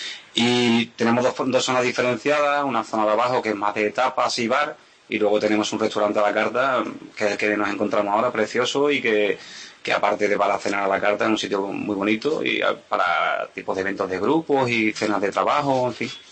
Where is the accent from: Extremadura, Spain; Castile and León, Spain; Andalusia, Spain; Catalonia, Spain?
Andalusia, Spain; Cádiz; nosotros somos gaditanos y cadistas.